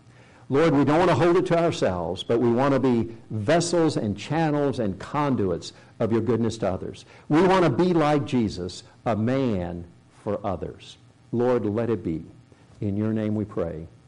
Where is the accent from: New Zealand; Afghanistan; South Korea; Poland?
South Korea; Growing up in Korea, and Dad was a medical doctor and worked in a hospital there, and people would come in with rabies.